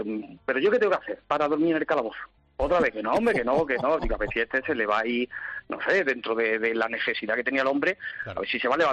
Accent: Carmona, Andalusia, Spain; Pues yo creo que porque nací y me crié a 300 metros del cuartel. Yo soy de Carmona, en Sevilla.

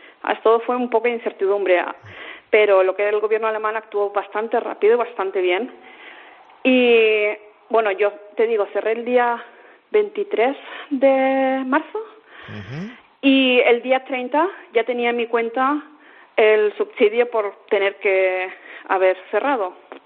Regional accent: Balearic Islands, Spain; now in Bielefeld, Germany; Yo vengo de Mallorca.

